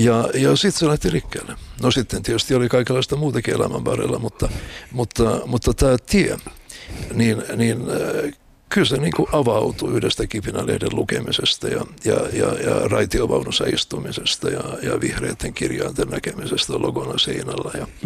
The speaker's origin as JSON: {"language": "Finnish", "town": "Helsinki", "region": "Uusimaa", "country": "Finland", "tie": "born or raised there", "said": "kun mä olin sellaisakin 10 vuoden kummallakin puolella, niin muutimme Eirasta Torkkelin kadulle Helsingin Kallioon. Oltiin aika lähellä Kallion kirjastoa ja siitä tuli mulle kuin toinen koti."}